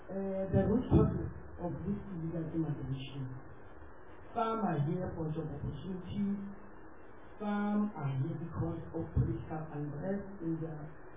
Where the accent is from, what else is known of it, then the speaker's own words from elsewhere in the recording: Limpopo, South Africa; I am from the Limpopo province.